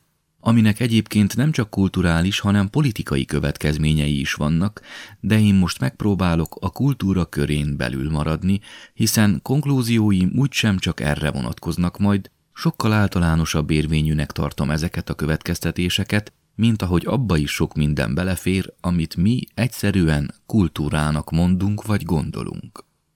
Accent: Transylvania, Romania; Ha meg erdélyiek vagyunk, akarva akaratlanul vállaljuk ezt a szerepet

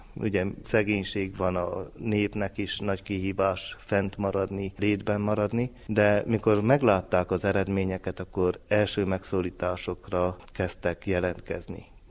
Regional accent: Oroszhegy, Harghita, Romania; Igen, én ezt tanultam gyermekkoromtól, hogy a szülőfalumban, Oroszhegyen állandóan javítás alatt volt a templom és a plébánia egyaránt.

